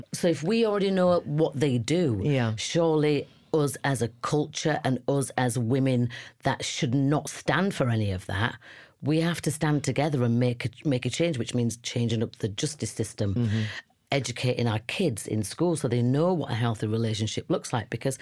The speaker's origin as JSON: {"language": "English", "town": "Leeds", "region": "Yorkshire and the Humber", "country": "United Kingdom", "tie": "born or raised there", "also_born_or_lived": "Los Angeles, United States", "said": "in 2019, I left LA, came back to Leeds, back to my hometown, lived with my mother because I had nowhere else to stay."}